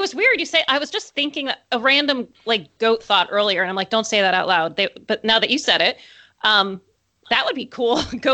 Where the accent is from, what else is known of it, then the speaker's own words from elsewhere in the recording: Trucksville, Pennsylvania, United States; and I grew up in Trucksville, Pennsylvania, which is it's just like it, how it sounds, really small trucks and ville.